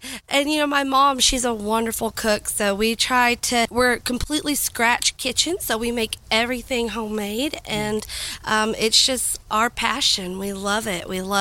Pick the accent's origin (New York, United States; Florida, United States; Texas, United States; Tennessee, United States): Texas, United States; Fort Worth; now in Fredericksburg, United States; We're originally from Fort Worth, so you didn't see too many cows and deer and all that stuff until we moved here.